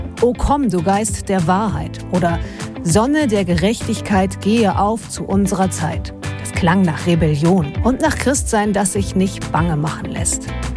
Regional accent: Berlin, Germany; habe ich als Kind in Ostberlin mitgesungen.

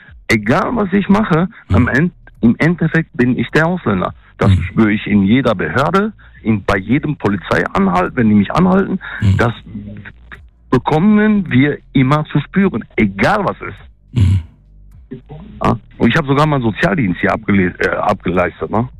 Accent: North Rhine-Westphalia, Germany; Also ich bin nicht in Thüringen oder in Sachsen. Ich komme aus Nordrhein-Westfalen

